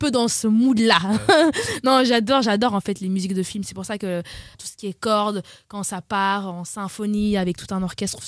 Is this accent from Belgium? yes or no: yes; Belgium; Je suis belge, donc j'ai pas toutes les expressions.